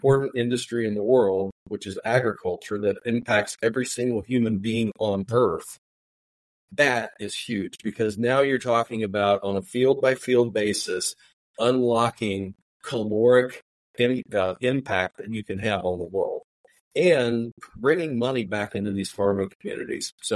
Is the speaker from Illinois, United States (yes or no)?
yes; Illinois, United States; now in Georgia, United States; I'm from the Midwest. Grew up on a seventh generation farm in Illinois, and currently reside in Georgia.